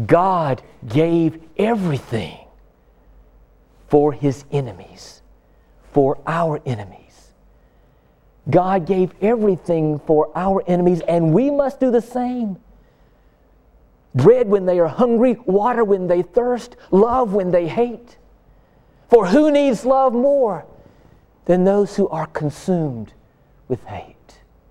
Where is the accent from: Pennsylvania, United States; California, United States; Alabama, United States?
Alabama, United States; Birmingham; When I was a little boy, 8 years old, I remember looking at the newspaper in my hometown of Birmingham, Alabama